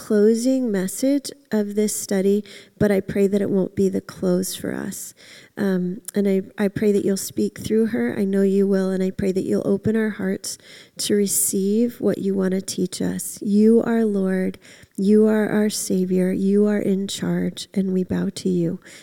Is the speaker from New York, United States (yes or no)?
no; Florida, United States; so I grew up in Florida, and I lived on the West Coast with the beach